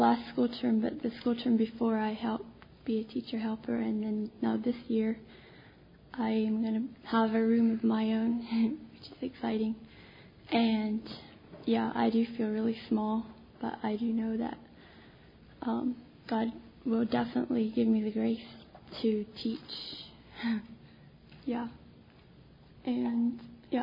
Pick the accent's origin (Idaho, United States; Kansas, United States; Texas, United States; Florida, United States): Idaho, United States; Wendell; I'm from Wendell, Idaho.